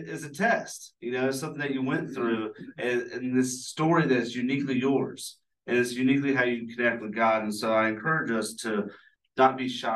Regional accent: Dahlonega, Georgia, United States; I'm from Dahlonega, or as y'all call it, Dahlonega.

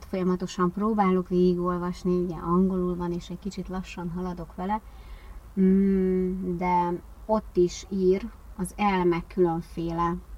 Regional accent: Budapest, Hungary; Én Angyalföldön nőttem föl egy régi bérházban, igazi gangfolyosós, pincés, szenes pincés bérházban, és ugye nagyszüleinkkel laktunk

